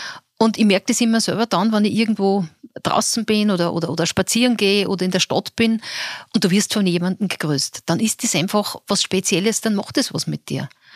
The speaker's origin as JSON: {"language": "German", "town": "Gmunden", "region": "Upper Austria", "country": "Austria", "said": "Und ich kann nur ein Beispiel sagen, ich komme ja aus Gmunden."}